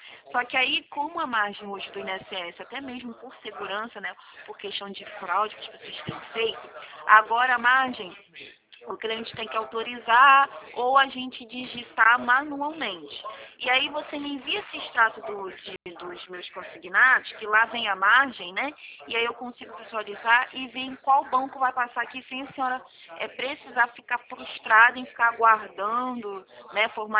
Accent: Rio de Janeiro, Brazil; Eu sou daqui do Rio de Janeiro, mas eu atendo a nível Brasil.

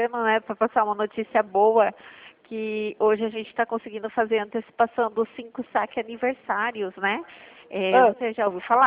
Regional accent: Sorocaba, São Paulo, Brazil; Eu sou daqui de Sorocaba.

